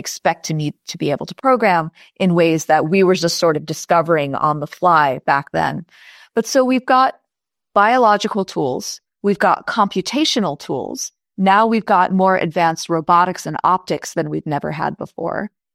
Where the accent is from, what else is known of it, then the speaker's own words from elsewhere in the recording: United States; And I'm American. I live in the United States.